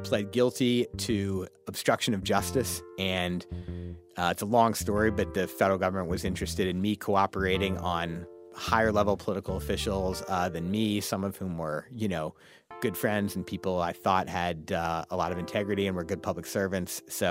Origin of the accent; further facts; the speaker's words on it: St. Louis, Missouri, United States; Racially, it was the most segregated place I'd ever lived, and I'm from St. Louis.